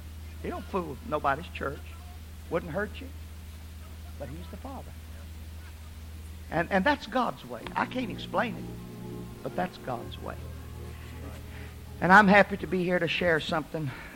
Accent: Louisiana, United States; I was born and raised down in Beauregard Parish, about 80 miles from here.

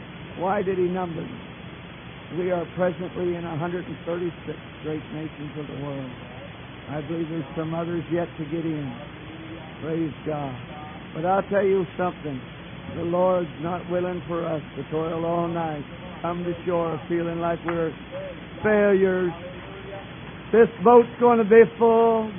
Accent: New Brunswick, Canada; We come from New Brunswick, Canada, Eastern Canada. Most folks don't hold that against us. And we were born and raised.

